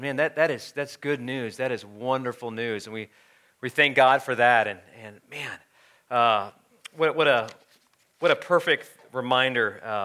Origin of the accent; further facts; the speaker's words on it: Midwest, United States; You know, I grew up in the Midwest.